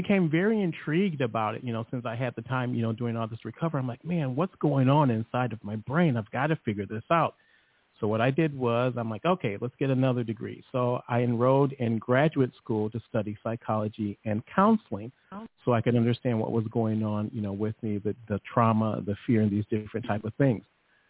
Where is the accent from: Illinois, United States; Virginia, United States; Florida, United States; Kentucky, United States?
Illinois, United States; Chicago; I'm like, look, I'm from Chicago. We can handle this.